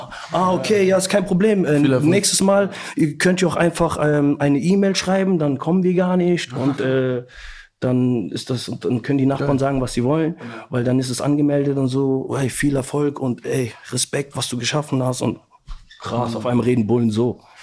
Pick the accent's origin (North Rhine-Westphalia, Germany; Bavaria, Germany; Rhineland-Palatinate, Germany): Rhineland-Palatinate, Germany; Trier; Mann, ich komme aus Trier.